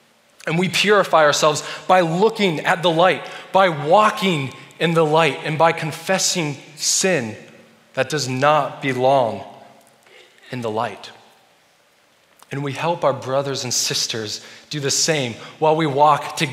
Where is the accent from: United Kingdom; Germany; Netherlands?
Germany; Well, I grew up in Germany.